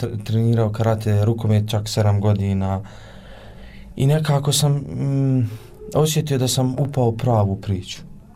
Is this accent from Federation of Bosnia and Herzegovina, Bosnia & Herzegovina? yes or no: yes; Gornji Vakuf-Uskoplje, Federation of Bosnia and Herzegovina, Bosnia & Herzegovina; Da, upravo dolazim iz mjesta gdje je bilo tokom, kako da kažem, ovog zadnjeg rata, bilo je jako teško. Jer dolazim iz mjesta gdje je podijeljeno. Gornji Vakuf Uskoplje, gdje ima